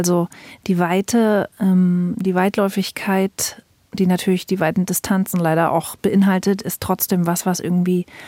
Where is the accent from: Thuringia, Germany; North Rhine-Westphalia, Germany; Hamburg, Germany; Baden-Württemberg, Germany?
Thuringia, Germany; Jena; born there; Weil ich bin ja in Jena geboren und Jena ist einfach auch eine viel, viel kleinere Stadt.